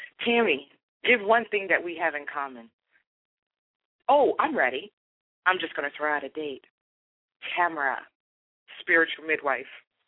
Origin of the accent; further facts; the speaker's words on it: Washington, District of Columbia, United States; born there; I was born in Washington, D.C.